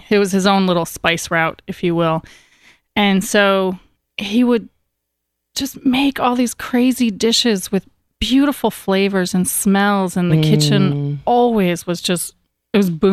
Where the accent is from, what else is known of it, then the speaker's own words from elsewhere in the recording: Chicago, Illinois, United States; So I grew up in Chicago with my dad and my two sisters.